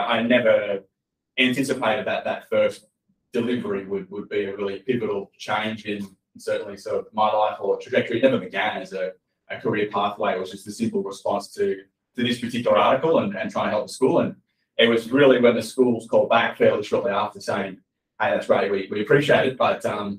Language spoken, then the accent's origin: English; Shepparton, Victoria, Australia; It all actually started in Shepparton, my hometown, country Victoria, nearly 10 years ago in 2013.